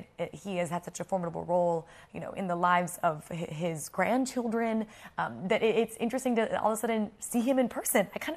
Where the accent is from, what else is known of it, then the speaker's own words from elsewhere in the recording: United States; now in London, United Kingdom; as you can, obviously, everyone knows from my accent, I'm from America, living in London